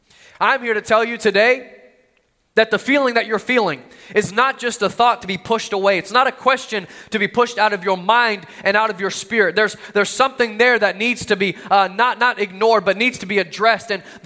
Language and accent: English; Austin, Texas, United States; I remember growing up, we would take road trips. I grew up in Austin, Texas, and we weren't really grand vacationers.